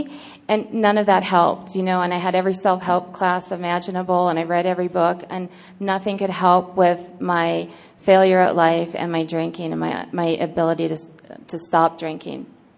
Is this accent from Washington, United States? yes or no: yes; Washougal, Washington, United States; I'm an alcoholic. I'm from Washougal, Washington.